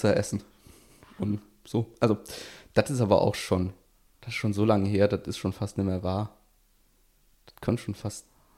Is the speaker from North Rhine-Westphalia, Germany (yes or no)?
no; Trier, Rhineland-Palatinate, Germany; ich glaube, in Trier, meiner Heimat, ist Schangel.